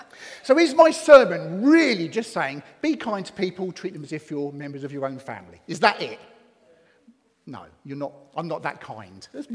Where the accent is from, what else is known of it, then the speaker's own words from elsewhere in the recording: England, United Kingdom; I'm English, I have to.